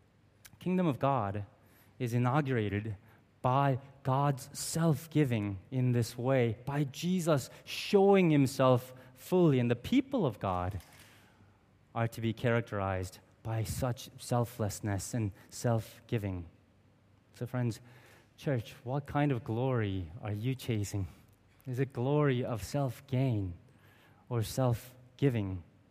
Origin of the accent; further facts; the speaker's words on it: South Korea; now in United States; when I was a young immigrant in the U.S. I grew up in Korea, which is a lot like Hong Kong, in that it's a very Confucianistic world where pastors are very much honored.